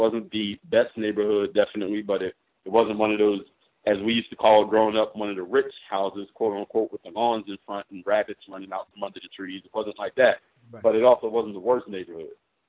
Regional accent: Philadelphia, Pennsylvania, United States; I'm from Philadelphia, Pennsylvania, Mount Airy to be exact, 19150.

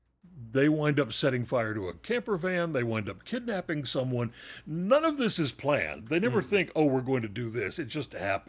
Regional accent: United States; I'm American.

